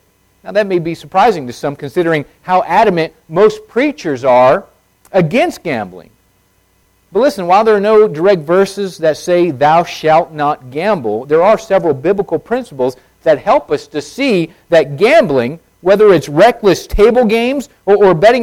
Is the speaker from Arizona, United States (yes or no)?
yes; Tucson, Arizona, United States; I remember growing up in Tucson, I always heard on the radio, you can't win if you don't play.